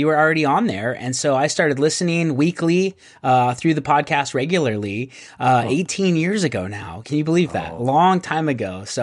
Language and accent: English; Arizona, United States; I'm from Northern Arizona, which is, there's a ton of Mormons up there.